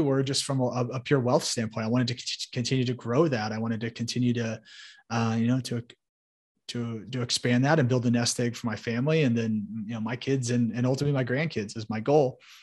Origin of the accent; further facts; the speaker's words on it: Indianapolis, Indiana, United States; So I grew up in Indianapolis, Indiana, right here in the Hoosier State. You know, you're handed a basketball when you come out of the womb.